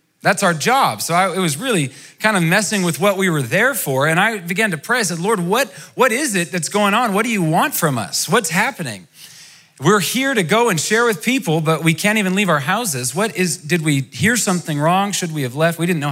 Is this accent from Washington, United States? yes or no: yes; Walla Walla, Washington, United States; moved away; I grew up in America. I'm from Washington State, Walla Walla, a town so nice they named it twice. That's where I grew up.